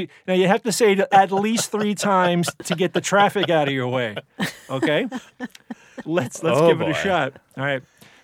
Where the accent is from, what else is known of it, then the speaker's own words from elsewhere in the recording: New Jersey, United States; also born or lived in New York; I grew up in New Jersey and in New York, where police cars sound like this.